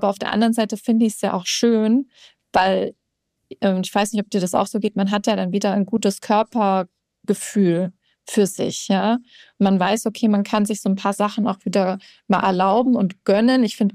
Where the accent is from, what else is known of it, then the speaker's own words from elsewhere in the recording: Baden-Württemberg, Germany; ich bin im Schwabenländle in meiner Heimat unterwegs